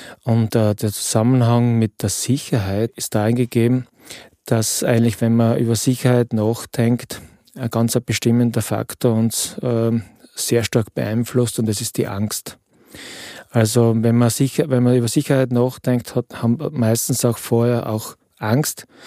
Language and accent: German; Austria; bei uns in Österreich, aber auch in anderen Ländern